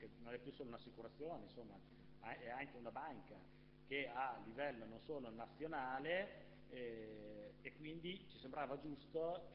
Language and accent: Italian; Sant'Agata Bolognese, Emilia-Romagna, Italy; anch'io sono nato a San Giovanni ma sono sant'agatese